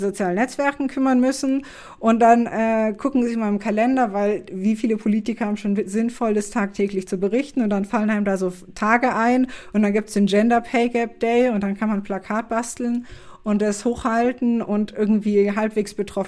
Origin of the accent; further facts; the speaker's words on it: Bavaria, Germany; now in Berlin, Germany; Ich komme eigentlich aus Bayern